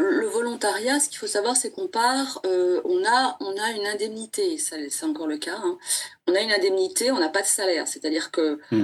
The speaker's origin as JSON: {"language": "French", "country": "France", "said": "alors moi en tant que Française, je suis revenue en France"}